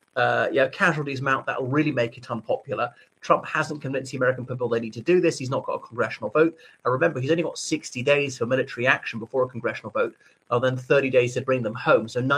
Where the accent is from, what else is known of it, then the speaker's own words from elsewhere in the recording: Ireland; from Ireland.